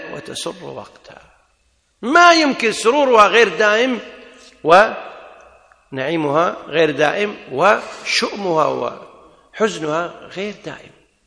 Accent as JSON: {"language": "Arabic", "country": "Kuwait", "said": "عندنا بالكويت يقول على باب الله"}